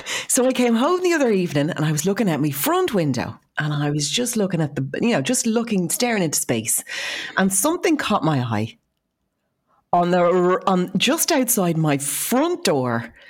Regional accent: Dublin, Leinster, Ireland; So I said, oh, I'm from Dublin.

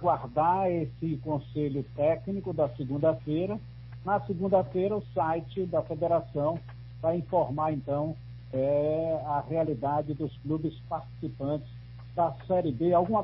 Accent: Itabuna, Bahia, Brazil; born there; eu nasci em Itabuna, eu sou filho de Itabuna e filho de Ilhéus também

